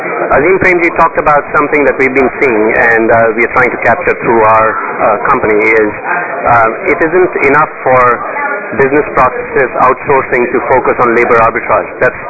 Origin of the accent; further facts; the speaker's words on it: Delhi, India; moved away as an adult; okay, so I'm originally from Delhi. Came here when I was 18, did my undergrad, grad school, worked for 10 years in big companies like HP, Oracle, and SAP before jumping into the startup world.